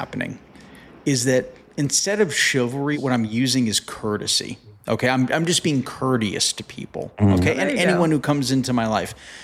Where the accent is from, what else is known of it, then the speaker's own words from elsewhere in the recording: Midwest, United States; Let's say if you're born and raised in the Midwest, like I was raised to be a gentleman.